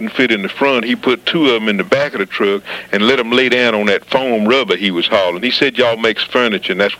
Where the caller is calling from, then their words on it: Nacogdoches, Texas, United States; I'm calling from Nacogdoches, Texas.